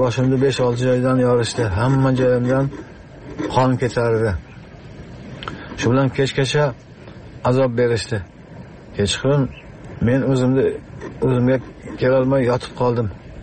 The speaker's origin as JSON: {"language": "Uzbek", "region": "Khatlon", "country": "Tajikistan", "moved": "yes", "lives_now": "Uzbekistan", "said": "1997-yil oilaviy biz Xatlon viloyatidan Surxondaryo viloyatining Jaqqo'rg'on tumaniga ko'chib keldik."}